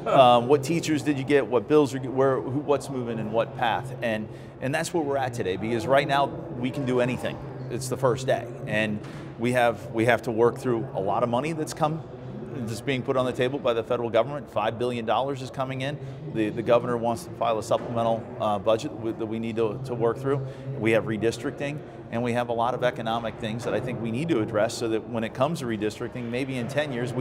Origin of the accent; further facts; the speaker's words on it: Missouri, United States; You know, I grew up in St. Louis County. I've been in St. Louis County my entire life, basically.